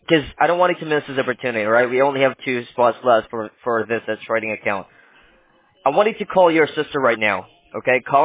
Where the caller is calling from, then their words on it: London, United Kingdom; I'm calling you from London.